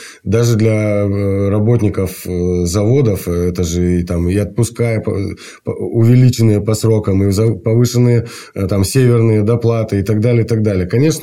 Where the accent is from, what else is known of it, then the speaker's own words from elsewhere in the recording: Siberia, Russia; Ну, а мы гордимся своим компотом. У нас там просто 4-5 крови, у всех по-разному.